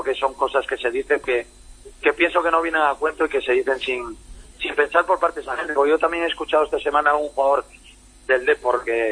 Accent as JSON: {"language": "Spanish", "town": "Gijón", "region": "Asturias", "country": "Spain", "said": "soy de aquí de Gijón"}